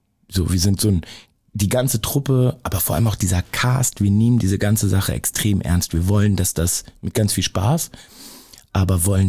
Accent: Hamburg, Germany; Ich bin halb in Stalshoop groß geworden, ich bin halb in Sasel und halb in Stalshoop groß geworden, also zwei Welten, die man erstmal nicht zusammenkriegt.

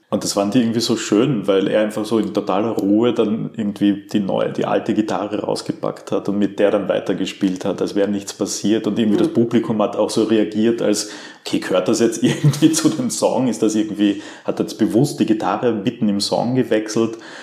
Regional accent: Villach, Carinthia, Austria; ich war jetzt am Wochenende in Villach in Kärnten, wo ich herkomme

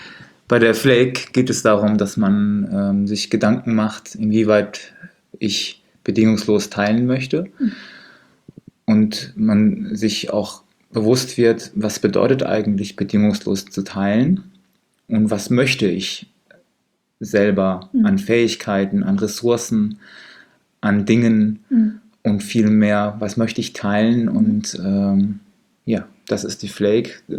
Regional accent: Siegen, North Rhine-Westphalia, Germany; Ja, also da ich in Siegen geboren bin, bedeutet Siegen für mich der Ort, wo ich groß geworden bin und wo ich mich einfach wohlfühle.

